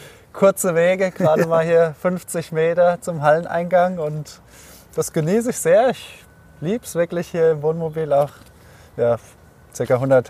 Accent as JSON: {"language": "German", "town": "Erbach", "region": "Hesse", "country": "Germany", "said": "aber ich komme ja aus Erbach"}